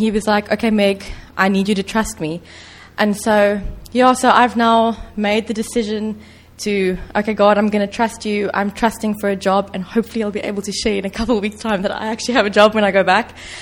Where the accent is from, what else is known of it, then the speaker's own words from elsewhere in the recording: South Africa; I'm South African and I don't have a British ancestry.